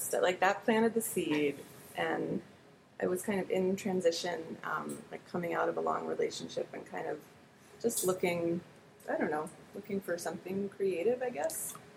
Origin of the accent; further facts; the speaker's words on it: Cherry Hill, New Jersey, United States; I'm from New Jersey. Southern New Jersey. Cherry Hill, New Jersey.